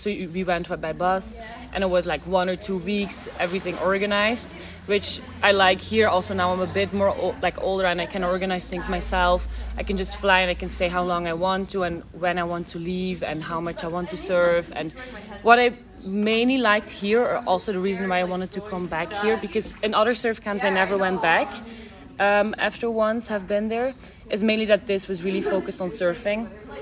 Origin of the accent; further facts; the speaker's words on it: Flanders, Belgium; English is a second language; So I'm from Belgium, from the Flemish part. I'm 20 years old at the moment.